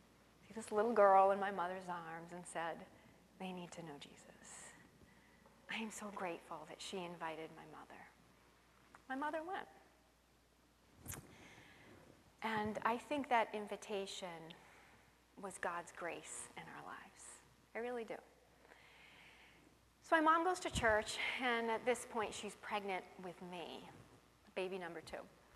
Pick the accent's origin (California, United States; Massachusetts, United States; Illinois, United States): Massachusetts, United States; West Billerica; So I grew up in West Billerica on a street called Pequot